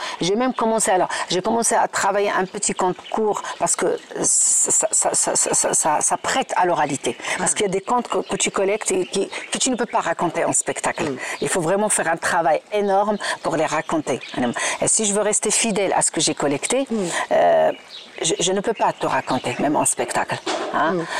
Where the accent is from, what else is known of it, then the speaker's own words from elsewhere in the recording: Morocco; French is a second language; now in France; Quand tu arrives en tant que Marocaine, même si j'étais enseignante de français, il y a plusieurs choses qui te manquent pour affiner ta langue.